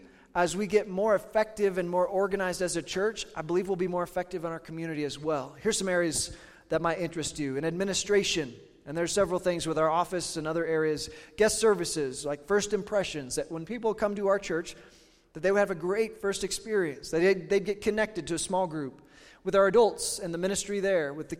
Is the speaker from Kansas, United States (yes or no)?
yes; Kansas, United States; now in Western Colorado, United States; I grew up in Southeast Kansas. It's flat as a pancake.